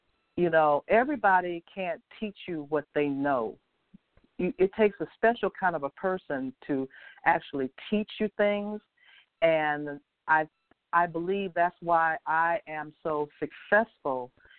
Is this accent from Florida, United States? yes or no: no; Portland, Oregon, United States; I hail from Portland, Oregon.